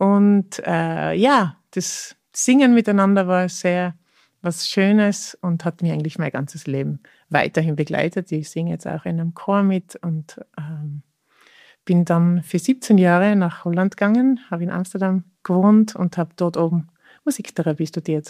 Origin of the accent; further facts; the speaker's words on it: Innsbruck, Tyrol, Austria; born there; Ich bin geboren in Innsbruck in einer Familie mit 5 Kindern.